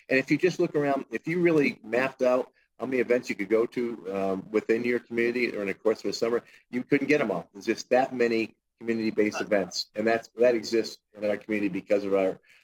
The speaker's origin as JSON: {"language": "English", "region": "Massachusetts", "country": "United States", "said": "So I'm proud to say I'm from Berkshire County."}